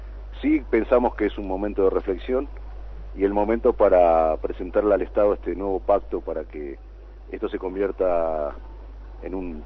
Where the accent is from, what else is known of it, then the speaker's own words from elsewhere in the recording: Santiago del Estero, Argentina; mi nombre es indígena y que soy Tonocoté de Santiago del Estero